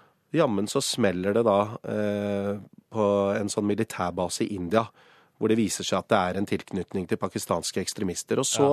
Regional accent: Lier, Buskerud, Norway; Nei, jeg fra Lier.

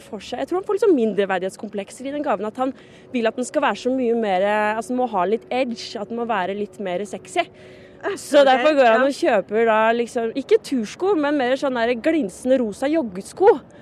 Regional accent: Oslo, Norway; jeg kommer fra Holmenkollen i Oslo.

